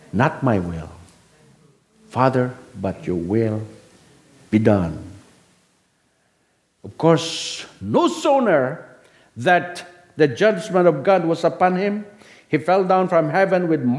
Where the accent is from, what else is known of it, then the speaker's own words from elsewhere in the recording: Ilocos Region, Philippines; Many years ago, when I was growing up in the Ilocos Norte, I did not know what the Bible is all about.